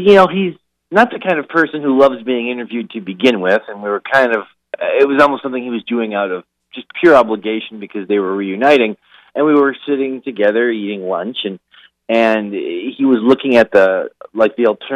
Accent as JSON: {"language": "English", "region": "North Dakota", "country": "United States", "said": "You know, I come from North Dakota, and the creature we feared was the badger"}